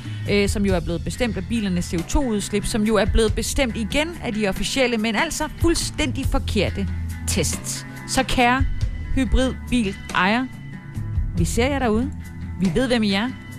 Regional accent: Haderslev, Region of Southern Denmark, Denmark; Og en af dem er fra Haderslev, min gamle hjemby.

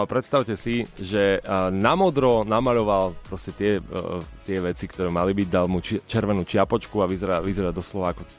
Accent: Košice, Košice Region, Slovakia; ja ako rodák Košičan som nevedel

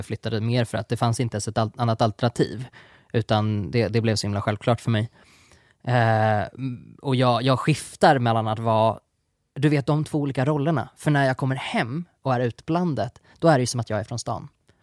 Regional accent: Tensta, Uppsala County, Sweden; Jag är från en liten by En liten, liten by som ligger norr om Uppsala. Mm. Byn heter Tensta.

